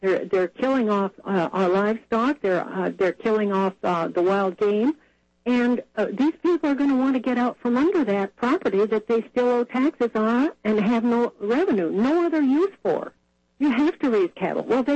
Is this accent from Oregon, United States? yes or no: no; Nebraska, United States; I'm from the Sand Hills of Nebraska area, and you don't see a tree anywhere.